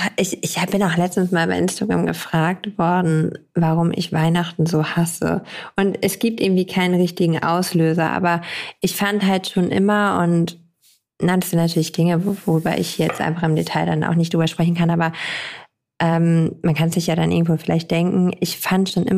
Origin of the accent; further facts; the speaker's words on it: Lower Saxony, Germany; bei uns in Ostfriesland